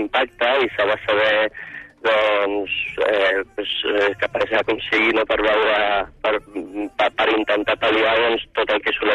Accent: Barcelona, Catalonia, Spain; jo que soc de Barcelona i altra gent.

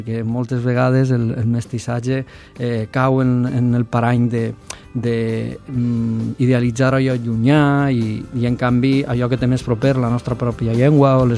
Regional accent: Alcoi, Valencian Community, Spain; now in Barcelona, Spain; perquè jo, com a alcoià, ensenc en un paisatge postindustrial

